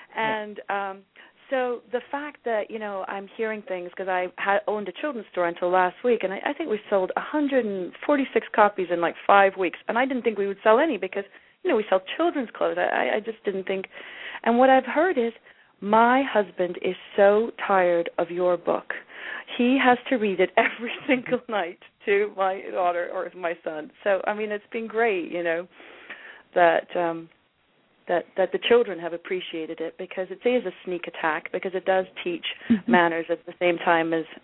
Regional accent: England, United Kingdom; And I grew up in England, and I had to learn a few things that I didn't even know.

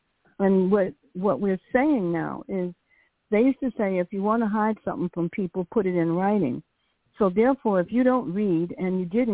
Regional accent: New York City, New York, United States; born there; I'm 81, so I was born in New York City.

